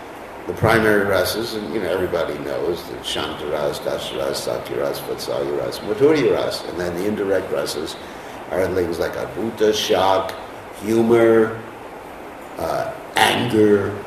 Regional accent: United States; why do I speak English? Because I was brought up in America.

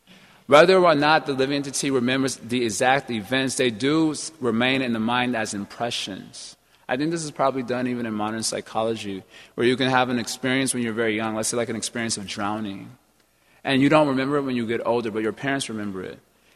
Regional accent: Chicago, Illinois, United States; we're from Chicago, so we were wanting the Bulls to win.

